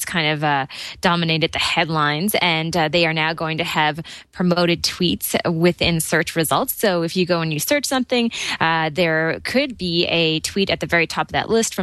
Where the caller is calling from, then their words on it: Toronto, Ontario, Canada; from Toronto, Ontario, Canada.